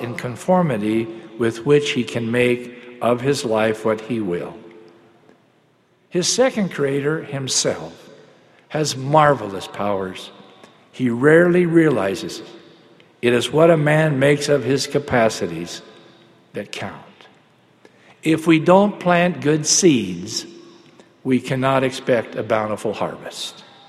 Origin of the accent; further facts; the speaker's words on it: Rexburg, Idaho, United States; Being in Rexburg is like being home. I grew up on Center Street, one half block from BYU, Idaho.